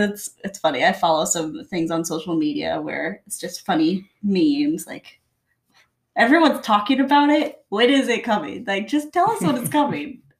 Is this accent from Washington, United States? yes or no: yes; Port Angeles, Washington, United States; So we are from Port Angeles, which is near, I say it's like near Forks when it's like this